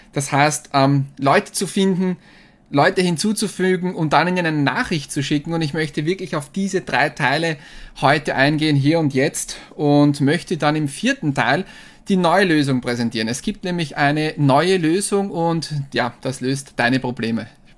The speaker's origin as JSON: {"language": "German", "town": "Hartberg", "region": "Styria", "country": "Austria", "said": "Ich bin aus Hartberg"}